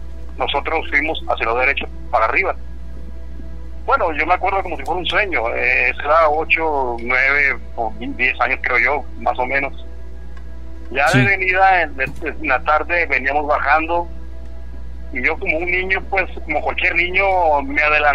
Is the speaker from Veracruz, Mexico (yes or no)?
yes; Pocitos, Veracruz, Mexico; Mire, pues yo les comento que soy originario de Pocitos, Veracruz.